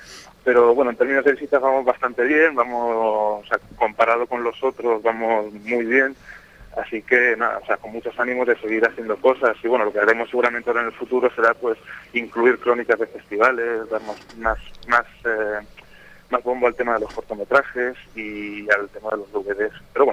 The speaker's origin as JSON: {"language": "Spanish", "town": "Alicante", "region": "Valencian Community", "country": "Spain", "lives_now": "Madrid, Spain", "said": "yo desde Madrid, siendo alicantino, tengo información de cómo se mueven las cosas"}